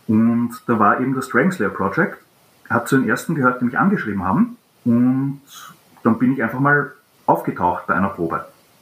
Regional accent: Vienna, Austria; wir sind Wiener aus Österreich

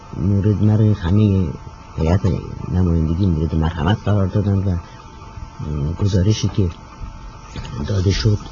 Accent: Iran; moved away as an adult; تا وقتی که از ایران بیرون آمدم هیچ وقت از جمعیت های زنان به دور نبودم.

